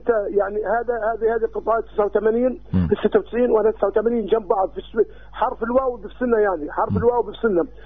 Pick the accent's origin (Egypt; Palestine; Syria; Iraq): Palestine; احنا كنا فلسطينيين يعني.